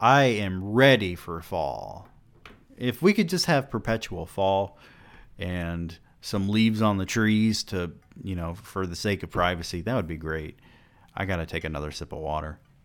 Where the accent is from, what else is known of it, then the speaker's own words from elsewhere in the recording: Alabama, United States; After all, I'm an import from Chambers County, Alabama, and an Auburn grad.